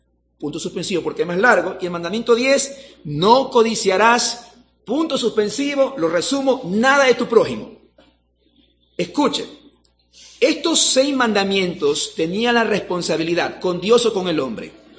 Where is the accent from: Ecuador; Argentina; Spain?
Ecuador; Guayaquil, Guayas; yo soy guayaquileño y nos caracterizamos por ser un poquito sabidos, como dicen